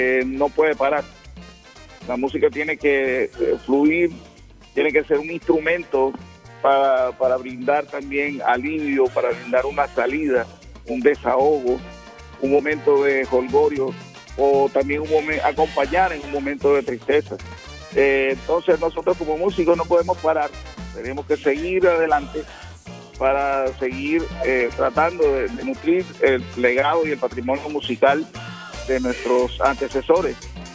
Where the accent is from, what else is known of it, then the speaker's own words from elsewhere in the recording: Barranquilla, Atlántico, Colombia; hace parte de nuestra tradición barranquillera